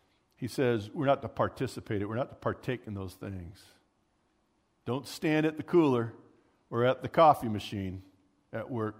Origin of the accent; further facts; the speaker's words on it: California, United States; Fortunately, we grew up in California where you really can't get gun permits, so that wasn't a big thing